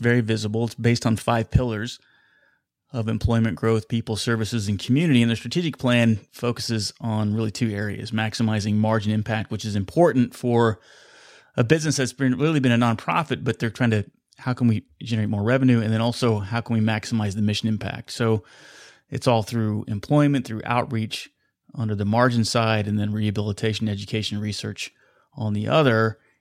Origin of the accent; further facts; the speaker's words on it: Wichita, Kansas, United States; which is located here in my hometown of Wichita, Kansas.